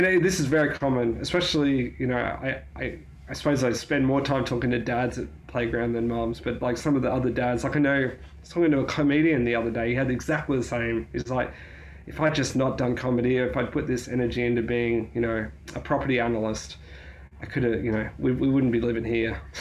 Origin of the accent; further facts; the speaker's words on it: Queensland, Australia; I'm from Queensland.